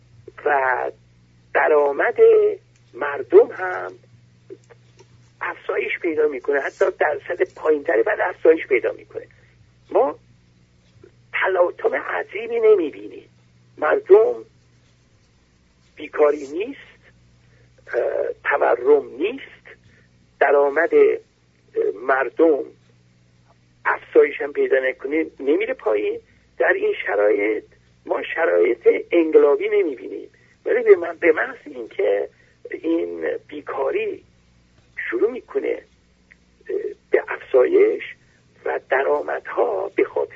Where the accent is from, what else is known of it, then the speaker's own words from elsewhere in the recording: Iran; من در کشورهای چین و روسیه نبودم ولی در ترکیه بودم، از ایرانم